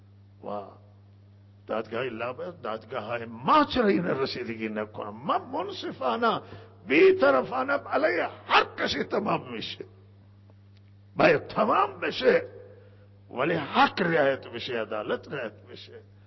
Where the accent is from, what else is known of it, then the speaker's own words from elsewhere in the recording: Iran; ما بالاخره ایرانیم، شهروندیم